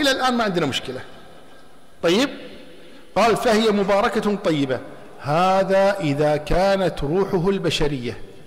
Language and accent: Arabic; Kuwait; هذا مرجع من مراجع الشيعة عندنا في الكويت، يقال له حسن الحائري